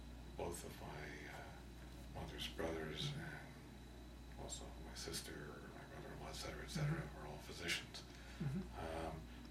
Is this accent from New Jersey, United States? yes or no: yes; New Jersey, United States; also born or lived in California; I was born in California and grew up in New Jersey, uh-huh. northeastern New Jersey.